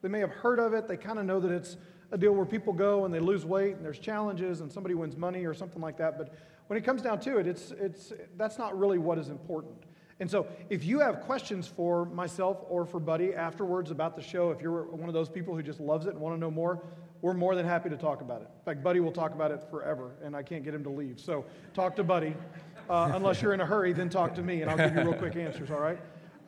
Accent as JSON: {"language": "English", "region": "Texas", "country": "United States", "said": "And I'm from Texas, and we're supposed to be slow talkers or something like"}